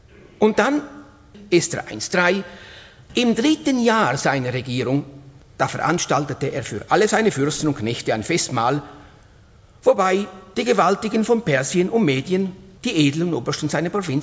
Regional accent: Uruguay; German is a second language; von diesem Grün, das man eigentlich bei uns in Uruguay nicht so sieht

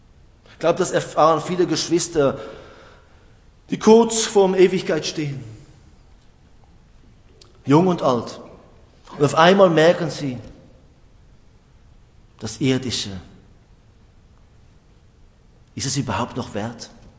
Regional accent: Switzerland; Wir als Schweizer würden sagen, Moment, so nicht, gibt's einen Plan?

